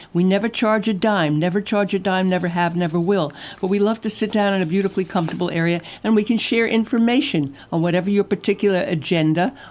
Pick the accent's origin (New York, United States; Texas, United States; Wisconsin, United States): New York, United States; New York City; I was born in Brooklyn and raised in New York. We know how to take stage.